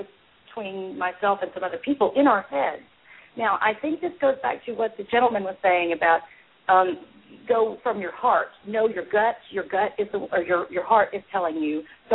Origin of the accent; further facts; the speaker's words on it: Arkansas, United States; I went to Arkansas about a month ago. I felt a tremendous need to go back to my home state there.